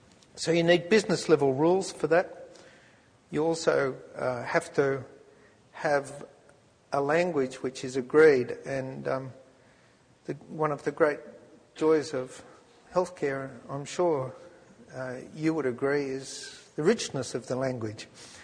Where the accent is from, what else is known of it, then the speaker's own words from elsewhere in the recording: Australia; guess you guess I'm from Australia.